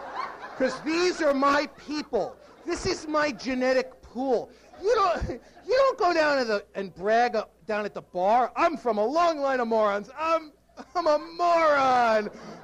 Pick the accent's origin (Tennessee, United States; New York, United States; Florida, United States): New York, United States; New York City; I grew up in the Bronx in New York City.